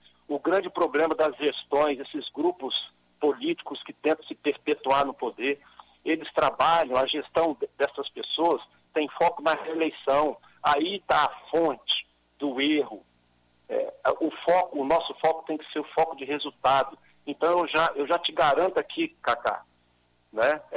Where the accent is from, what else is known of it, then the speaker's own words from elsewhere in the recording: Vitória, Espírito Santo, Brazil; eu nasci em Vitória, cresci em Vitória, estudei em Vitória, sou morador de Vitória, eu moro no centro da capital.